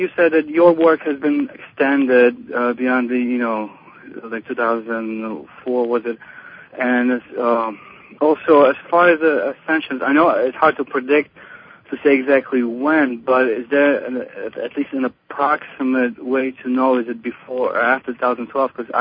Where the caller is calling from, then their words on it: New York, United States; I'm calling from New York.